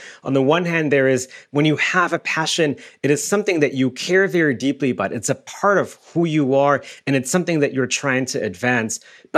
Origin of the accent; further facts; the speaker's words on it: Germany; English is a second language; moved away as an adult; now in United States; So I came to the US to pursue my PhD. I was originally born and raised in Germany